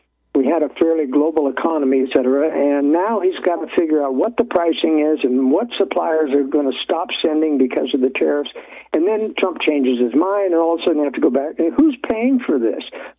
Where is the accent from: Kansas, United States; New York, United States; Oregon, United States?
Oregon, United States; Portland; And I was raised in Portland, Oregon, so that was in the days when it was fairly conservative